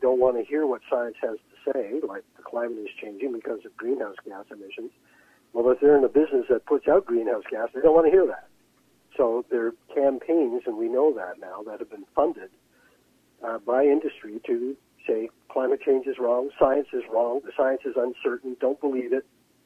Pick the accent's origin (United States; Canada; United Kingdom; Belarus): Canada; I'd be pretty low down on the line as a Canadian, but you know, I might have a shot.